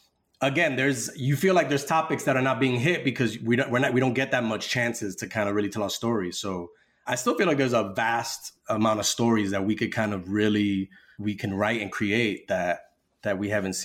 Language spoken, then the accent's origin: English; New York, United States; So I have a Puerto Rican mother, and my father is from Spain. So I had a very, and so growing up in the Heights, all my friends were Dominican.